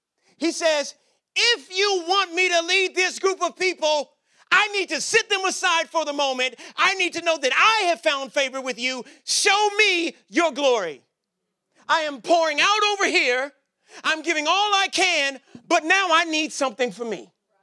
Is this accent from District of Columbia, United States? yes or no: yes; Washington, District of Columbia, United States; I'm from Washington, D.C. You may have been here when I've said that.